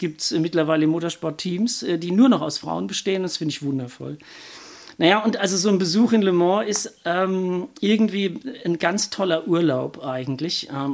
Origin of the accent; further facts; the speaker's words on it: Hemsbach, Baden-Württemberg, Germany; Ich bin in Hemsbach aufgewachsen, oben am Mühlweg.